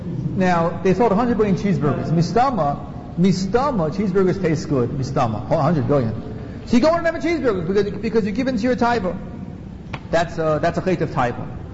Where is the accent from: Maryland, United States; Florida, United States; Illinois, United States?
Maryland, United States; Silver Spring; I'm from Silver Spring, Maryland.